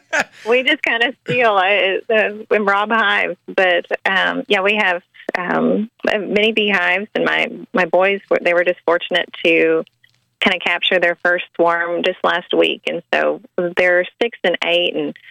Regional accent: Kentucky, United States; now in Hawesville, United States; Originally, I'm from Appalachia, the eastern part of the state, but this is my husband's hometown, and we've traveled all over.

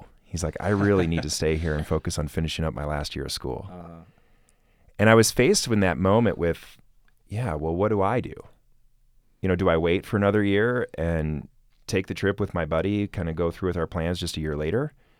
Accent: Midwest, United States; And for me, growing up in the Midwest, surrounded by cornfields

